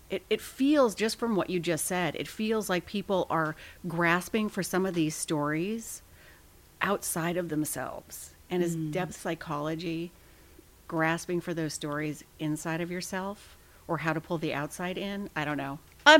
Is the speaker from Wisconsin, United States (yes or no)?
no; Portland, Oregon, United States; I grew up in Portland. And so this was before it was hip.